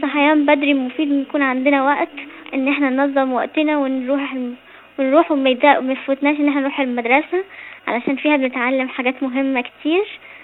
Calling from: Canada

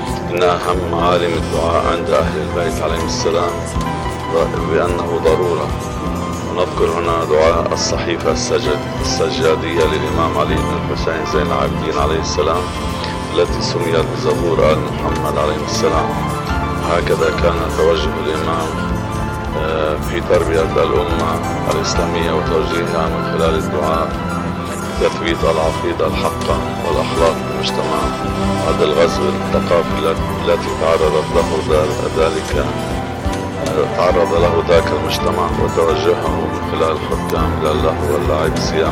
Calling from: Beirut, Beirut Governorate, Lebanon; وهكذا كان الشهداء رحمهم الله عندنا في لبنان

